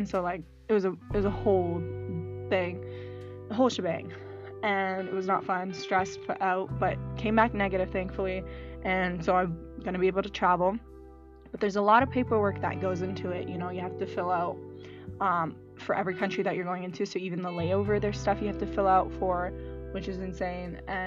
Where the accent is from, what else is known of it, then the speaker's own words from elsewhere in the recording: Lebanon; So a lot of you know I'm from Lebanon, and I'm going for a month